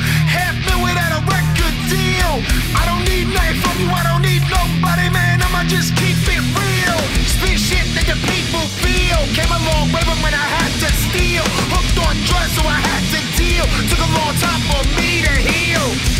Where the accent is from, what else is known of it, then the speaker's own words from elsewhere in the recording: Elizabeth, New Jersey, United States; I'm from Elizabeth, the Garden State, where we don't hesitate to punch you in the face.